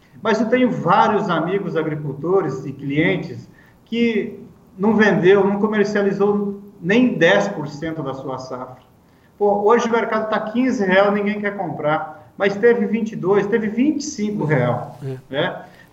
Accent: Mondaí, Santa Catarina, Brazil; Quero deixar aqui um abraço especial aos meus amigos lá da minha terra natal, lá de Santa Catarina, Mondaí.

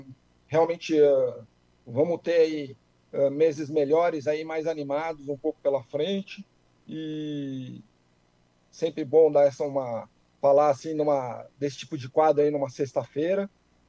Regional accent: São José do Rio Pardo, São Paulo, Brazil; É da minha terra lá, São José do Rio Pardo ali.

